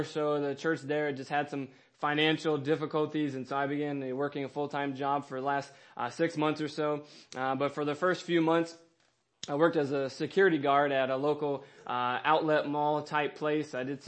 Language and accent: English; the South, United States; And growing up in the South, it was very common to have a lot of thunderstorms.